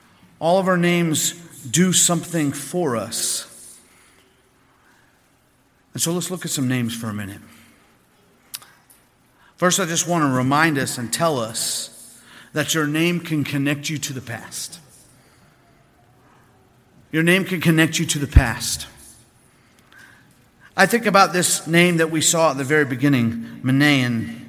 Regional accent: Mount Dora, Florida, United States; if I was to go back to my what I consider my hometown in Mount Dora, Florida

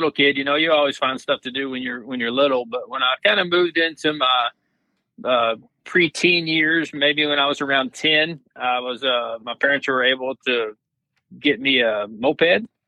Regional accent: Fort Smith, Arkansas, United States; also born or lived in Omaha, Nebraska; I was actually born in Omaha, Nebraska. Don't remember much. We moved from Omaha when I was three. So I've lived in Arkansas since I was three.

